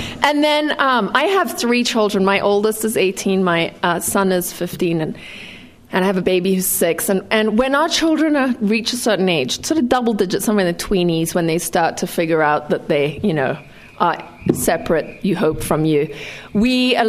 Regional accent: Zimbabwe; also born or lived in Zambia; now in United States; and that has to do with growing up in Rhodesia and Zambia and Zimbabwe, countries that are not fans of freedom of speech

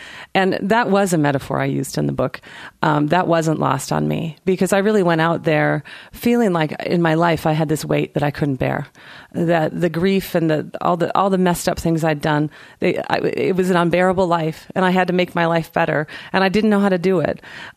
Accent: United States; because I'm such an American.

